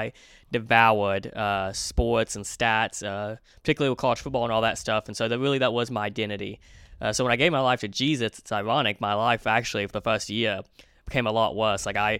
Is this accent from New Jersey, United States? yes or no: no; Natchitoches, Louisiana, United States; So I've been to Mardi Gras where I'm from, Louisiana. I'm from Northwest Louisiana.